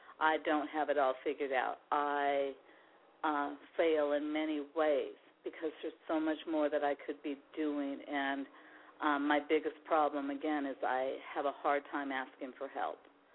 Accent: Seattle, Washington, United States; here in my hometown of the Pacific Northwest, Seattle, Washington

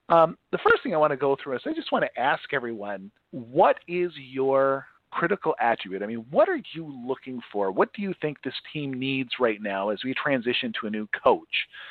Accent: Wisconsin, United States; I guess it's funny because, you know, I'm from Northeast Wisconsin, so I guess we just still think the wave is really cool up here.

